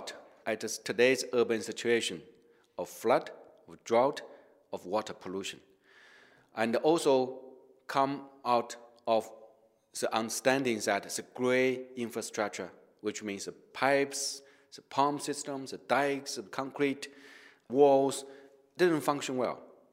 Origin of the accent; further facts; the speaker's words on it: Beijing, China; from Beijing.